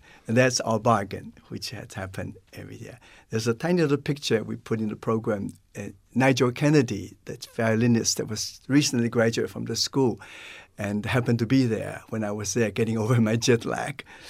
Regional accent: China; I grew up in China.

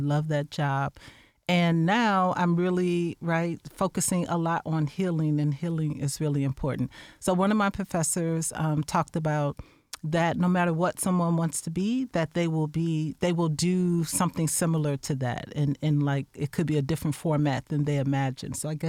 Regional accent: Chicago, Illinois, United States; now in Champaign, United States; My family is here in Champaign, but we're also from Chicago.

